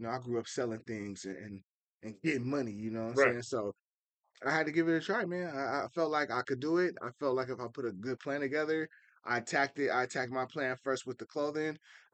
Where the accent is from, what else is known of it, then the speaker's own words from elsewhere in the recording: San Diego, California, United States; So pretty much I'm a native to San Diego. I grew up on the West Side, man. I went to Logan Elementary. I went to Memorial Junior High. I graduated from San Diego High School.